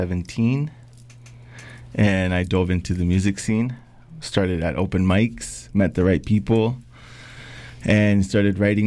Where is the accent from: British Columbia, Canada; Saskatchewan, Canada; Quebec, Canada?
British Columbia, Canada; My parents are from so-called El Salvador, but I was raised in Canada, so-called Canada, yeah.